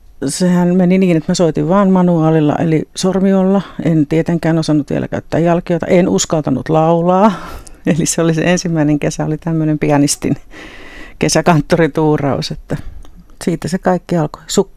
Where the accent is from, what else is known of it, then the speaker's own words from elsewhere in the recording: Anjalankoski, Kymenlaakso, Finland; also born or lived in Sippola; Että syntymätodistuksessa lukee Sippola, ja sehän oli siis Sippolan kuntaa silloin. Välillä olin kotoisin Anjalankoskelta